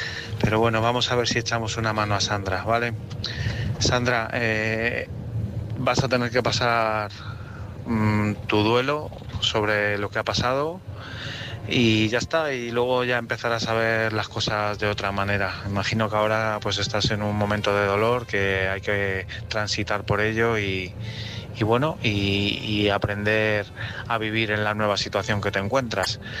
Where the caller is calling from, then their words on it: Madrid, Community of Madrid, Spain; Buenas noches, chicos … de Madrid